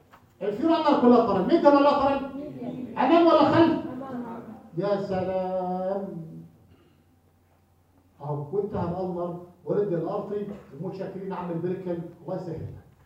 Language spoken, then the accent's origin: Arabic; Egypt; من اشهر اسئله الريتر عندنا في مصر.